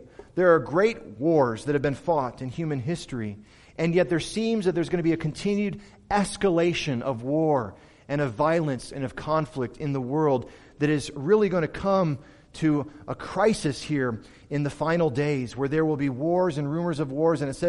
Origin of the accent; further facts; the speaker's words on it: Michigan, United States; also born or lived in California; Earthquakes meant very little to me until I moved to California. I grew up in Michigan, I didn't care about earthquakes. And then I got out to Santa Clarita